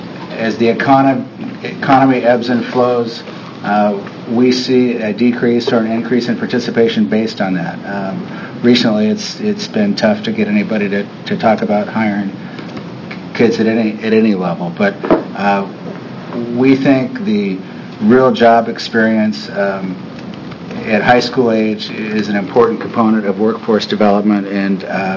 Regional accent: Linn County, United States; When I was a young boy growing up in Lynn County, there was a farmer who taught me how to work, move an irrigation pipe.

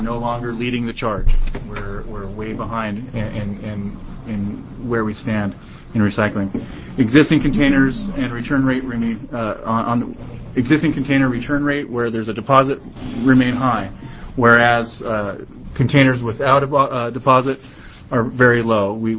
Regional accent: Roseburg, Oregon, United States; I'm from Roseburg, Oregon.

